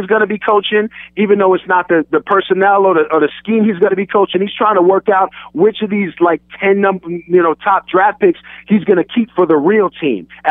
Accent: East Coast, United States; moved away as an adult; Number one, I grew up on the East Coast. So I grew up on the East Coast and then come out to USC

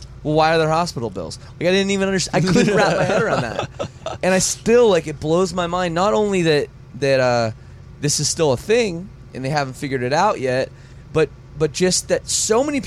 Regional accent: Canada; I'm from Canada, she's from America.

